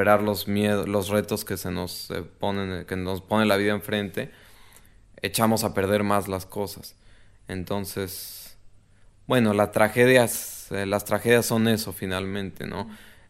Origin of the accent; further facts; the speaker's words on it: Mexico; para mí como mexicano, ver una película colombiana, una buena película, sería muy interesante